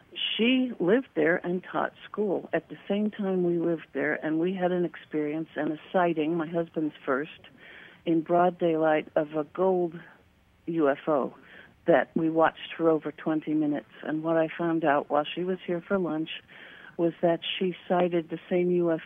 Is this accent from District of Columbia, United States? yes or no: no; Connecticut, United States; born there; now in Florida, United States; I was born in Connecticut.